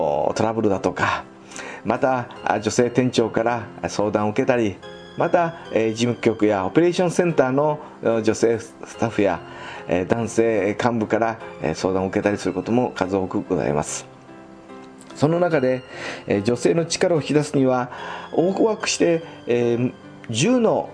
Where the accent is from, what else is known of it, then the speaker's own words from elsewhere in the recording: Nagoya, Aichi, Japan; 実は皆さん、私は生まれも育ちも名古屋でございます。